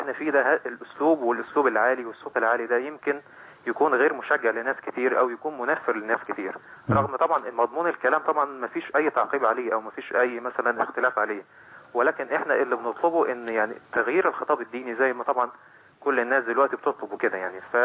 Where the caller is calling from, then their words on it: Alexandria, Alexandria Governorate, Egypt; أنا بكلمك من اسكندرية يا فندم،